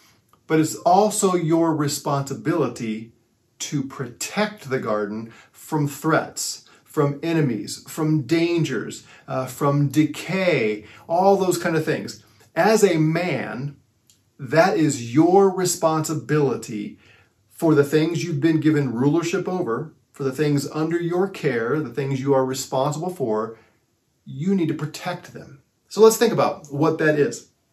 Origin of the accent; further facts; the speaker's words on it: St. Louis, Missouri, United States; I was born and raised in St. Louis. But we would make a trip to southern Missouri, where my family was from.